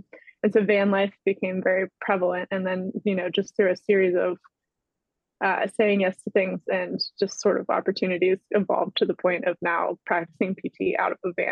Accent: Maryland, United States; I went to almost all of my schooling in Pennsylvania, and I'm originally from Maryland.

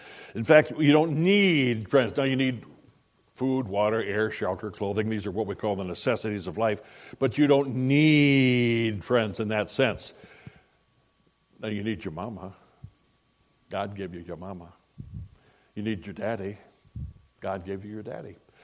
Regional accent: South Dakota, United States; You know, where I was raised in South Dakota, at that latitude, we have what you probably get around here, I would imagine.

